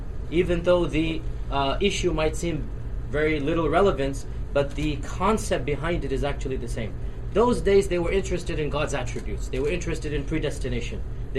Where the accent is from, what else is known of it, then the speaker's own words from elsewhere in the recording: United States; born there; even though I was born in America, I'm Pakistani by blood.